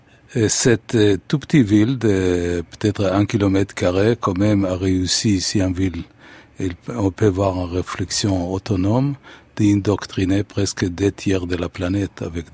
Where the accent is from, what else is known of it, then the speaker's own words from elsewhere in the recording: Haifa, Haifa District, Israel; Et une chose qui existe un peu dans ma ville natale, qui va être le sujet, comme ça je peux dévoiler mon prochain film, qui va tourner d'ailleurs dans un bar à Haïfa